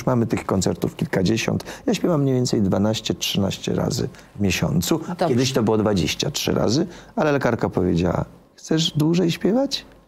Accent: Opole, Opole Voivodeship, Poland; A 4 jeszcze śpiewam w moim kochanym Opolu, bo jestem opolaninem.

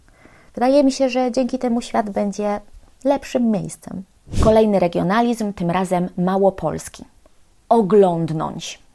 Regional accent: Lublin Voivodeship, Poland; pochodzę z Lubelszczyzny i tam OM w wygłosie wymawia się jako OU. Kiedy zdałam sobie sprawę z tego, że nie wymawiam wygłosowego OM wzorcowo, zdecydowałam, że nad tym popracuję.

